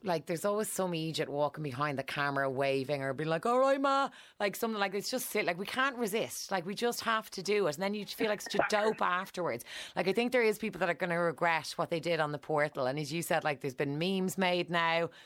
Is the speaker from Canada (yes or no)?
no; Ireland; So do you think the Americans are just as badly behaved as the Irish when it comes to this portal? Or are we just getting a bit more bad press?